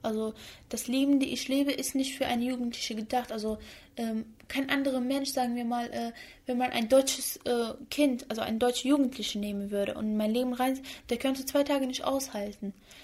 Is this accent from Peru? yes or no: no; Iraq; Meine Heimat ist Irak und ja, das ist für mich also meine Heimat, wo ich mich da auch wohlfühle.